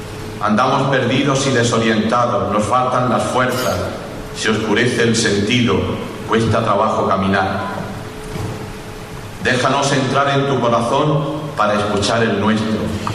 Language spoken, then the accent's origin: Spanish; Almería, Andalusia, Spain; muchas gracias por acogerme a esta que es mi tierra, donde he crecido, donde me he curtido y donde he aprendido durante tantos años a ser el pastor que quisiera ser